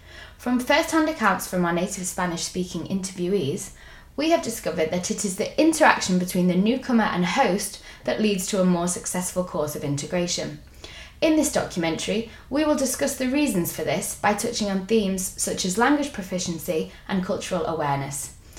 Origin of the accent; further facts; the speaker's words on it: United Kingdom; who have come to live, work, or study in my home country, the United Kingdom.